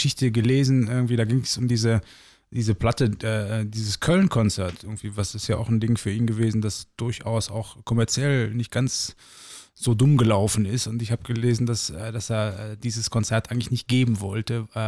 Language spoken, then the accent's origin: German; Netherlands; Weil ich bin Holländer